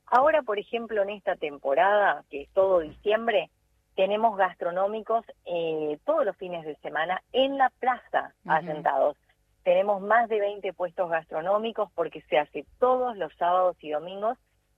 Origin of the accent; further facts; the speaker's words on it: Capiobí, Misiones, Argentina; also born or lived in Posadas; Sí, nací en la ciudad de Posadas, pero desde los 5 años estoy en Capiobí y estoy por cumplir 48.